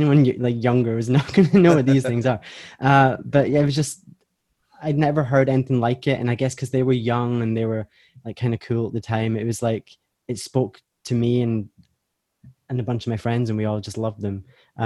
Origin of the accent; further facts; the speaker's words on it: Inverness, Scotland, United Kingdom; because my mom's family are from Edinburgh, so we would drive from Inverness, which is my hometown, down to Edinburgh